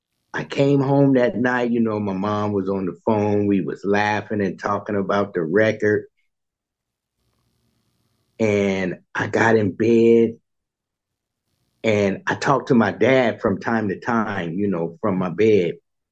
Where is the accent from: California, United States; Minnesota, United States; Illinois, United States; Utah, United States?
California, United States; growing up in the Bay Area, you knew a lot of the musicians.